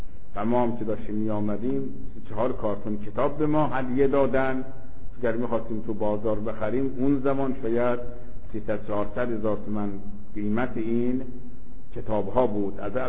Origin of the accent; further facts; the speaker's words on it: Iran; دو سه تا از این شرطه ها فهمیدن که ما ایرانی هستیم